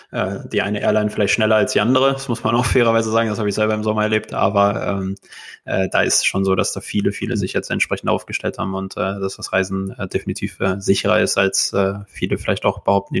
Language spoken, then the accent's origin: German; Dortmund, North Rhine-Westphalia, Germany; Also ich komme ja hier aus Dortmund